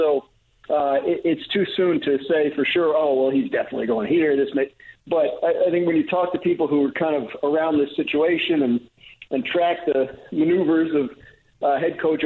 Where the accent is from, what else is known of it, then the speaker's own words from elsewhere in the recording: New Jersey, United States; I'm not a cowboy. No, I don't have boots or ride a horse or anything like that. I'm just from New Jersey.